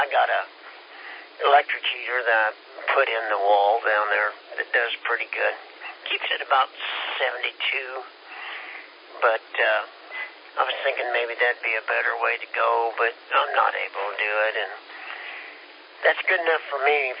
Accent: Kansas, United States; I'm from Kansas. I'm a little slow.

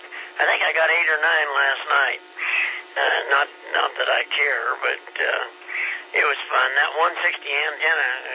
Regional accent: Kansas, United States; I'm from Kansas, and those are wabbits.

